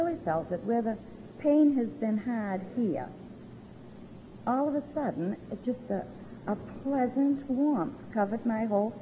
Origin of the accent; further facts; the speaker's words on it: Milford, Massachusetts, United States; I'm from Milford, Massachusetts. It's near Boston.